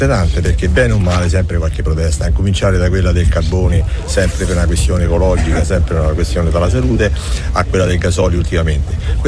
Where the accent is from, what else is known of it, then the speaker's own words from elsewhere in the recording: Tarquinia, Lazio, Italy; io sono un agricoltore, vengo da Tarquinia